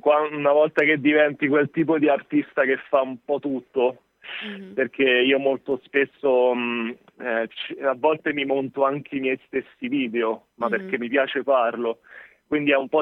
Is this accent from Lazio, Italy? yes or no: yes; Rome, Lazio, Italy; Esatto, che sono romano.